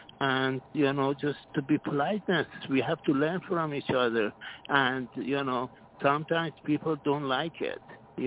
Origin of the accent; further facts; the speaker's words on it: Iran; also born or lived in Canada; Of course, I'm Iranian.